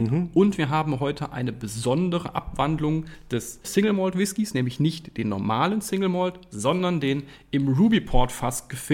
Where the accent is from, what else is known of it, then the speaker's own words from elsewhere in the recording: Saxony, Germany; accent: Saxon; wie meinen heimischen sächsischen Akzent. Den kann ich ganz gut, den darf ich, glaube ich, benutzen als Wurzelsachse.